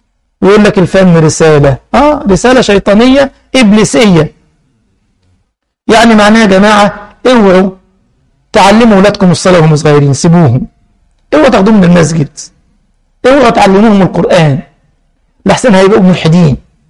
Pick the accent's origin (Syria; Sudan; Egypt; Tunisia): Egypt; عملوا برنامج في عندنا في مصر اسمه البيت